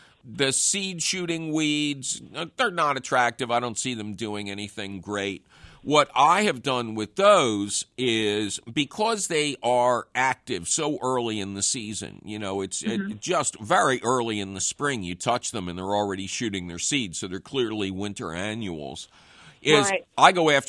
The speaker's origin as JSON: {"language": "English", "town": "Philadelphia", "region": "Pennsylvania", "country": "United States", "tie": "born or raised there", "said": "Yeah, where I grew up in Philly was said to be old Lenape land as well."}